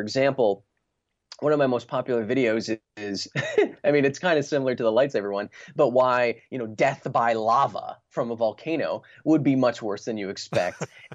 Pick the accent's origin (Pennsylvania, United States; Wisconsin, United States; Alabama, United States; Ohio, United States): Wisconsin, United States; now in Los Angeles, United States; You know, I grew up in Wisconsin watching, you know, shows like Mythbusters